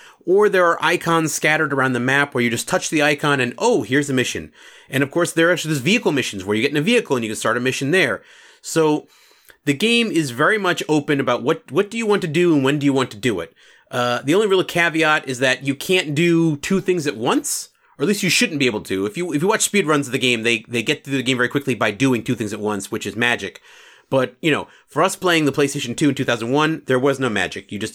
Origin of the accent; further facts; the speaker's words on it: New York, United States; Now, me as a New Yorker, I read it as New York, I'll be honest